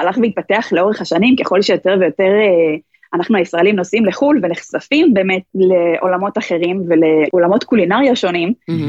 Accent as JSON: {"language": "Hebrew", "town": "Haifa", "region": "Haifa District", "country": "Israel", "tie": "born or raised there", "said": "אני גדלתי כחיפאית, בחיפה היה מאוד קשה להשיג קרואסון טוב."}